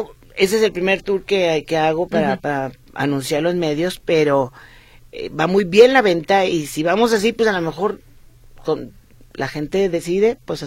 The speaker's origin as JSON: {"language": "Spanish", "town": "Guadalajara", "region": "Jalisco", "country": "Mexico", "said": "Como una tapatía, tengo todo el repertorio que puede uno tener."}